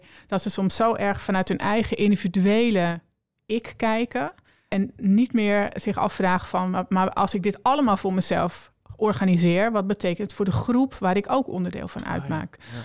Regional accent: Netherlands; Ik denk dat wij als Nederlanders best wel verwend zijn.

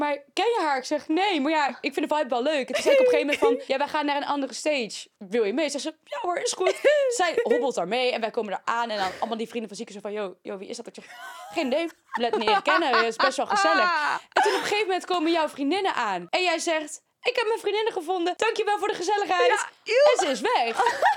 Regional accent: Uden, North Brabant, Netherlands; ik kom dan uit Uden.

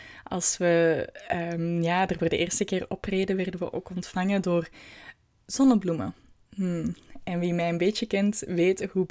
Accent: Belgium; de ervaring die wij als Belgen ook wel willen.

